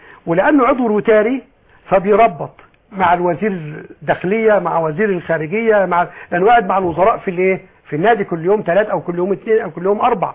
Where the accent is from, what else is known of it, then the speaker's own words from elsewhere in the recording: Egypt; لأن أنا مصري وأنا مسلم.